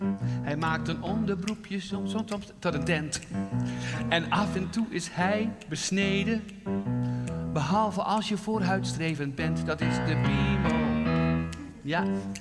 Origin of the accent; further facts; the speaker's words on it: Drenthe, Netherlands; Ik was 1 jaar of 8 en ik kom uit het Hoge Noorden uit Drenthe.